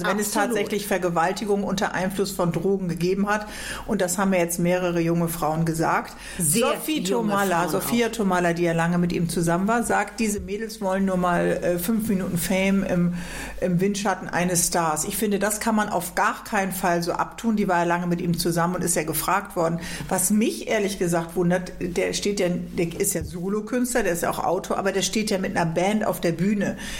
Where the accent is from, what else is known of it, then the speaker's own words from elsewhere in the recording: Frankfurt, Hesse, Germany; gestern Abend war doch Pokalendspiel für uns als Frankfurter.